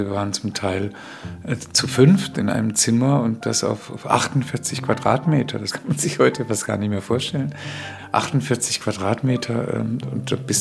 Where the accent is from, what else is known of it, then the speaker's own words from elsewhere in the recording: Spain; Und da hat man gespürt, dass man in eine Diktatur einreist als Spanier und Spanierinnen.